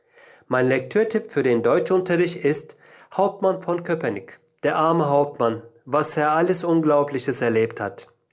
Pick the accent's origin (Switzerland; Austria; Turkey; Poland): Turkey; Izmir, İzmir; German is a second language; Ich komme aus der Türkei, aus Izmir. Ich bin im Jahr 1973 geboren.